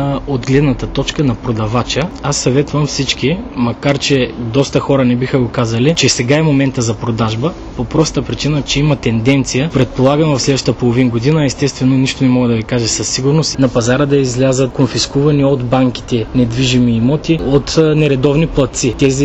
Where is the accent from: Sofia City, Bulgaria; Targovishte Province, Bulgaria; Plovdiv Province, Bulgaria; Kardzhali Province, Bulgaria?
Targovishte Province, Bulgaria; Targovishte; дори в някои доста по-малки градове, като пример ви давам Карлово, Калофер и моя роден град Търговище